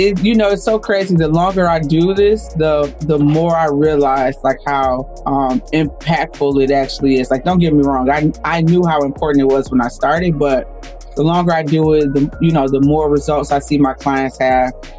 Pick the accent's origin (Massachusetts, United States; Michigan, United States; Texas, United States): Michigan, United States; Detroit; Born and raised in Detroit. I'm still here. Everybody thinks I live in Atlanta. I don't.